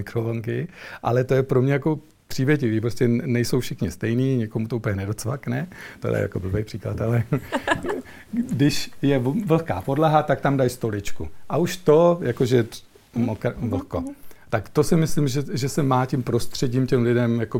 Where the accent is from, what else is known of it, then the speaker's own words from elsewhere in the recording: Hronov, Hradec Králové Region, Czechia; v Hronově, odkud pocházím. Byl jsem tam teďka už 24 let